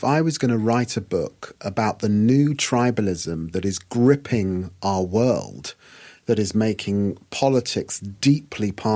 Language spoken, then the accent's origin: English; London, United Kingdom; also born or lived in Peterborough, United Kingdom; I'm the descendant of Guyanese people who were formerly Africans. But in the end, I grew up in London and in the city of Peterborough in Middle England. I was very fortunate to go to Harvard Law School. I am a black middle-class man here in the UK.